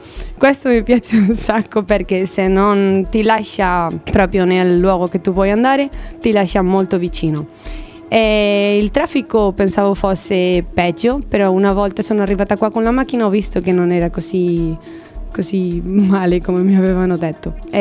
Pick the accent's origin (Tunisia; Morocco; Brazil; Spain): Spain; Valencia, Valencian Community; Italian is a second language; now in Cagliari, Italy; Di Valencia, Spagna.